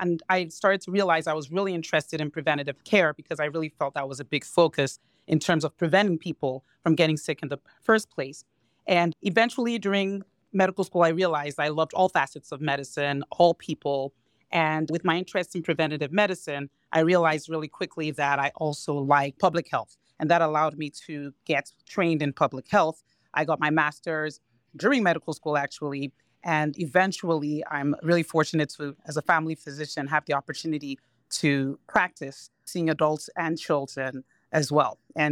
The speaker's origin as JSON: {"language": "English", "country": "Nigeria", "tie": "born or raised there", "also_born_or_lived": "United States", "said": "And I was born in the United States and moved back with my family to Nigeria."}